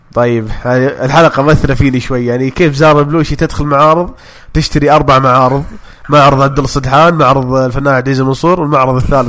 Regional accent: Saudi Arabia; ترى عندنا في السعوديه مواهب يعرفون يصارعون

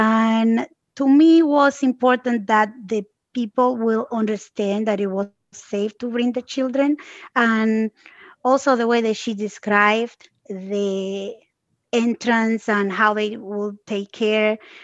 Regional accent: Puerto Rico; born there; even though I was born in Puerto Rico, I am the child of two immigrants from Dominican Republic.

